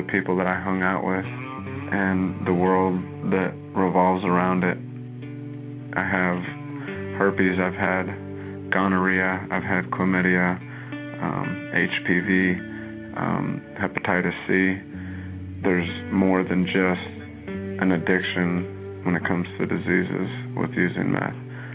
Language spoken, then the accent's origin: English; Chandler, Arizona, United States; I'm 19 years old. I'm from Chandler, Arizona.